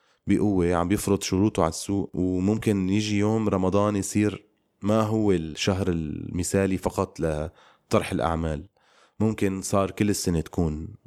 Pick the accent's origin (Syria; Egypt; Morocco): Syria; Aleppo, Aleppo Governorate; يعني ما في شيء اسمه أنه أنا شخص من حلب والدراما بسوريا من بالشام بالعاصمة